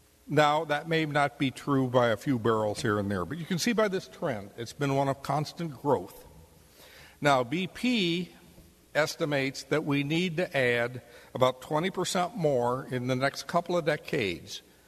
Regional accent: Cleveland, Ohio, United States; the Cuyahoga River, for one, in my hometown of Cleveland.

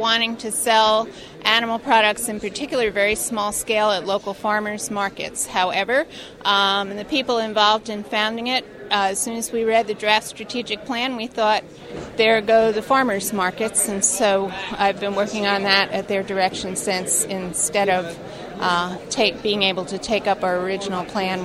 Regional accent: Canton, New York, United States; I'm from Canton, New York.

